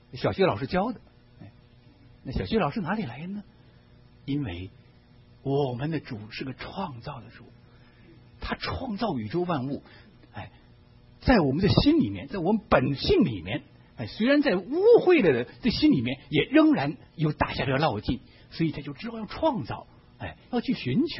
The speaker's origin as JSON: {"language": "Chinese", "country": "China", "said": "我们中国人常常说我是最实际的人，我最讲实际的话。"}